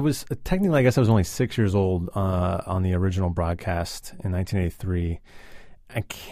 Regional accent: Kansas, United States; You know, it took place basically in my hometown. You know, University of Kansas is right there, Kansas City, which all gets blown to smithereens.

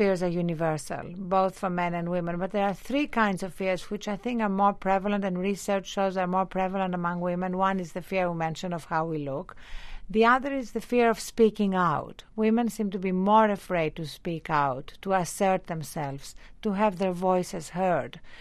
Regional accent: Greece; You know, I'm Greek and I grew up in Europe

